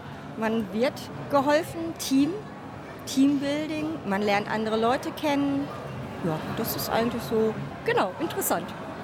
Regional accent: Scherpenberg, North Rhine-Westphalia, Germany; Ich bin nämlich aus Scherpenberg.

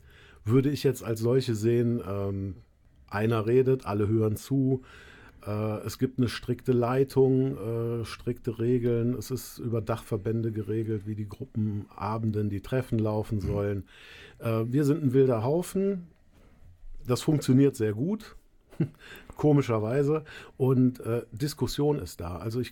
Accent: Frechen, North Rhine-Westphalia, Germany; Komme aus Frechen, gebürtig aus Frechen, bin jetzt 45 Jahre

